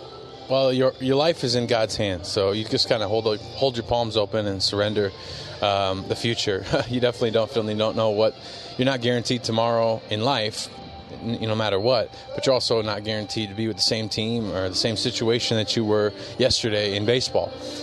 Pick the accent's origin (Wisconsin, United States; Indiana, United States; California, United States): Wisconsin, United States; River Falls; also born or lived in Minnesota; Yeah, so born and raised in River Falls, Wisconsin. Well, I guess I was born in Minnesota, raised in River Falls, Wisconsin.